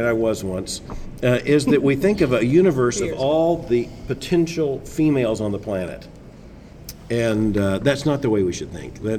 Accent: Florida, United States; I grew up in South Florida. Mm-hmm. I grew up on water.

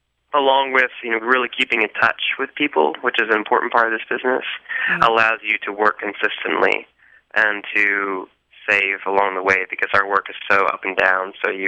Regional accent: the South, United States; I think it's a little bit different than where I grew up in the South, where it's just kind of normal, where most of your community goes to church

